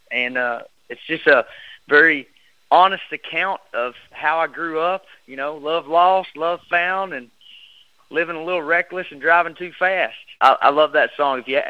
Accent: Kentucky, United States; for whatever reason, we say we're from the South in Kentucky.

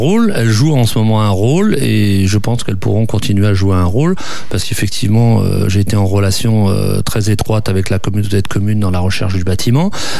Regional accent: Longchesnes, Auvergne-Rhône-Alpes, France; Oui, je suis originaire de Longchesnes.

